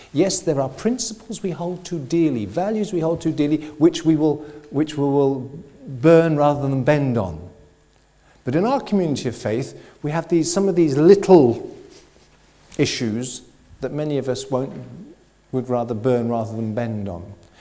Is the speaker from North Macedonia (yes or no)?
no; England, United Kingdom; where I grew up in England, where, in the 60s and 70s, the local primary school was Anglican.